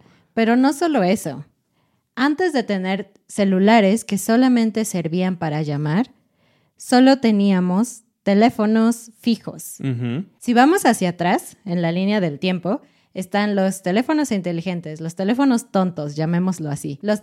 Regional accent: Mexico; como somos conocidos los mexicanos

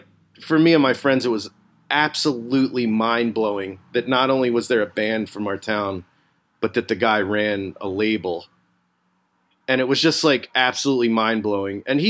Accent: New Jersey, United States; You know, because I was from Jersey. When I was like 10, I liked like hair metal and shit.

